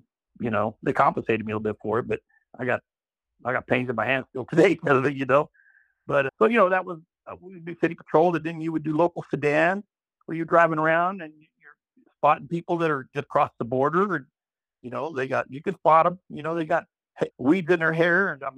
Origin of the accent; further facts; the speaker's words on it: Kansas, United States; You know, I was from Kansas.